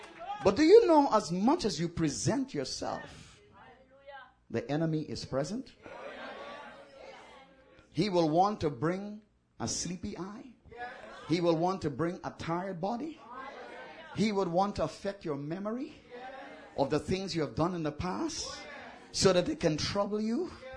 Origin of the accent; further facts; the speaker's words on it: United States; I come from America.